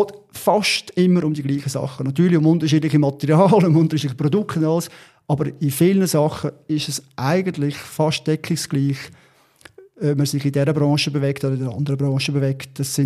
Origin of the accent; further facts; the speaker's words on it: Switzerland; weil bei uns in der Schweiz haben wir nach 2, 3, 4 Monaten schon bald nicht mehr gewusst, dass es eigentlich mal so eine Pandemie war.